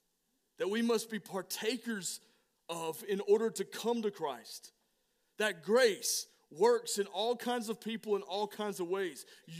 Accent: Alabama, United States; I'm from Alabama, can you tell?

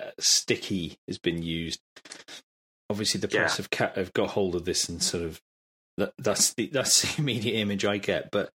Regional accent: England, United Kingdom; Well, I will, because I'm clearly English.

